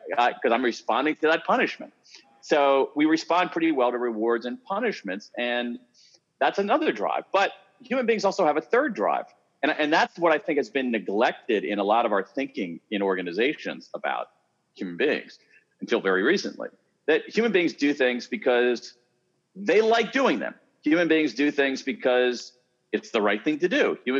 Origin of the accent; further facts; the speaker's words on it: Columbus, Ohio, United States; I grew up in Columbus, Ohio. I am a Midwesterner, and my Midwesternness comes out a lot more than I would have ever expected.